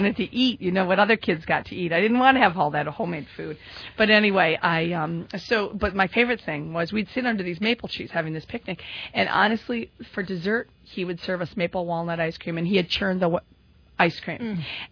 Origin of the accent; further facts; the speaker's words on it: Massachusetts, United States; growing up in Massachusetts, I then moved to Boston. It was the big city, and my first job was I was an art teacher.